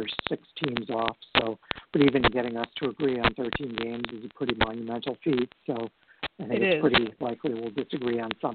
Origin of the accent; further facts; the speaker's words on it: Philadelphia, Pennsylvania, United States; Okay, next up we've got my hometown team here, even though I don't root for them, the Eagles traveling to Cleveland.